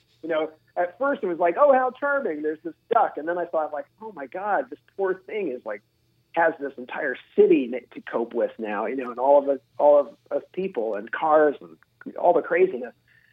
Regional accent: Philadelphia, Pennsylvania, United States; also born or lived in New Jersey / Virginia; I'm from outside of Philadelphia originally.

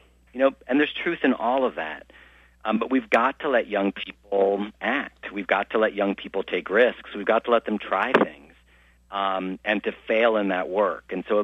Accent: Midwest, United States; I grew up in the Midwest, went to a large public high school with about 2,800 students.

